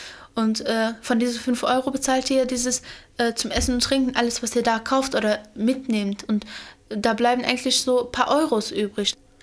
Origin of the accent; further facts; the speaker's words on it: Iraq